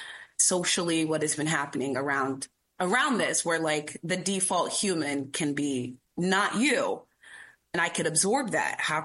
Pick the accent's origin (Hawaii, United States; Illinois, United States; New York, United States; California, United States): California, United States; So I was raised in California, in Southern California.